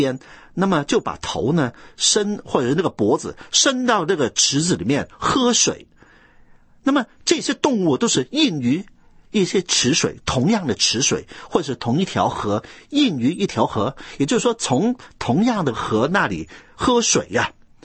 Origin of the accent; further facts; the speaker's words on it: southern China, China; ，我是南方人，我说的是南腔北调的普通话。